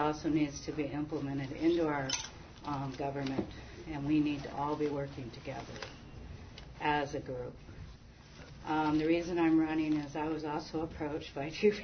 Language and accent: English; Ketchikan, Alaska, United States; also born or lived in Kotzebue; now in Kenai, United States; And I'm born and raised in Ketchikan. I can't actually say that. I left for 10 years and I moved to Kotzebue.